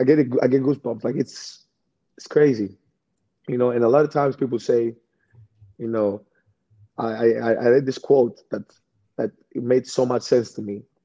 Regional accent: Greece; we came from Greece, we came from another. We all, like, you know, we're brothers.

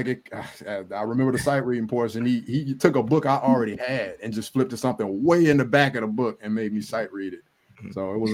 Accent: New Orleans, Louisiana, United States; I grew up in New Orleans, and of course that was another band centric area.

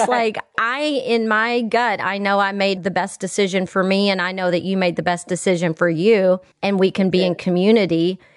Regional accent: Texas, United States; now in California, United States; I mean, shit, I'm a Texan living in California

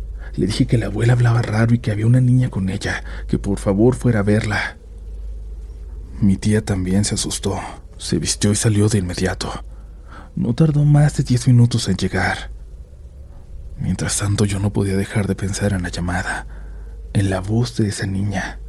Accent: Morelia, Michoacán, Mexico; now in Guadalajara, Mexico; Vivo en Guadalajara, pero soy de Morelia.

